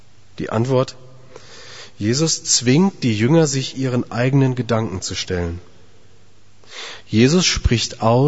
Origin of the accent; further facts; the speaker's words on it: Grünberg, Hesse, Germany; ich komme aus Grünberg